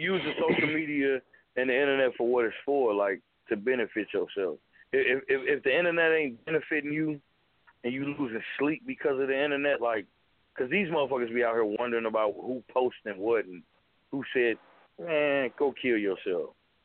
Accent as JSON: {"language": "English", "town": "Oakland", "region": "California", "country": "United States", "said": "I'm from Oakland"}